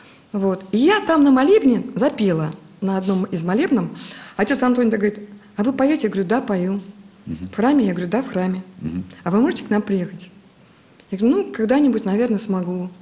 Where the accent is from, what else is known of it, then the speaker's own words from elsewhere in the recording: Slantsy, Leningrad Oblast, Russia; now in Saint Petersburg, Russia; Дело в том, что я сама из Сланцев.